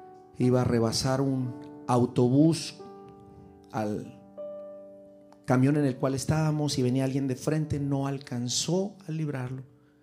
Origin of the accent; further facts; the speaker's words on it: Culiacán, Sinaloa, Mexico; En mi niñez estuve en Culiacán, Sinaloa. Así que crecí con música de banda.